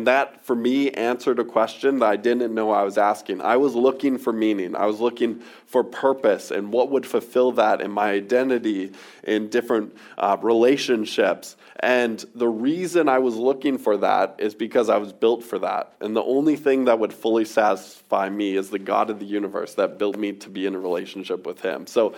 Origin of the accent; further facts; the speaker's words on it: Surrey, British Columbia, Canada; Maybe not in all parts of Vancouver. I'm from Surrey.